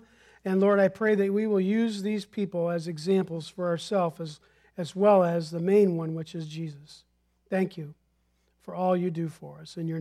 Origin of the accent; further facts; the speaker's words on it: French Lick, Indiana, United States; born there; I was born in French Lick, Indiana. So I always tell people I was born in French Lick, Indiana with Larry Bird.